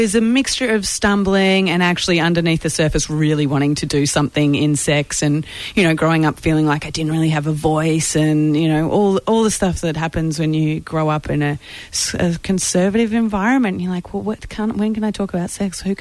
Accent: Australia; now in United States; Being an Aussie in America and talking normally about sex in an accessible way, people love that.

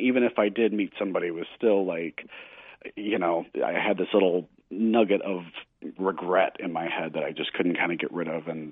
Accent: Missouri, United States; It's just I'm a Southern. I grew up in Missouri, which is more Southern

